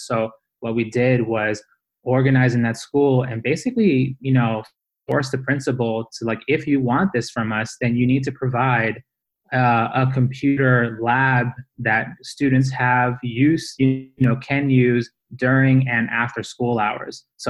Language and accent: English; Boston, Massachusetts, United States; also born or lived in Guayaquil, Ecuador; So I grew up in Boston, Massachusetts, but I was born in Guayaquil, Ecuador. So I was born in Ecuador, and I came here with my family when I was about 4 years old.